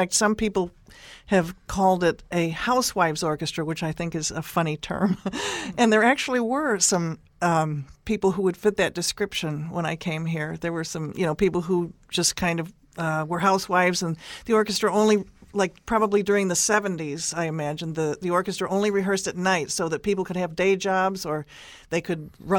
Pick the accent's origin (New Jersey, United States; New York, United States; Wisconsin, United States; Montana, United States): New York, United States; Johnson City; now in Columbus, United States; Well, I'm originally from Johnson City, New York, and I attended the Eastman School of Music in Rochester, New York